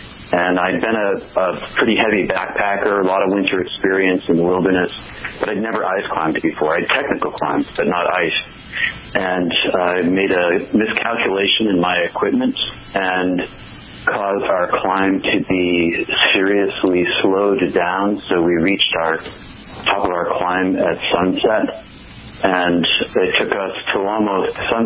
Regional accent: Marlborough, Massachusetts, United States; now in Maine, United States; No, I'm from Massachusetts originally.

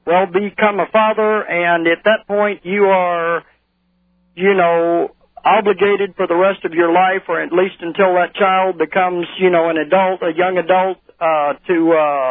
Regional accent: New Orleans, Louisiana, United States; I mean, now I'm from New Orleans, okay?

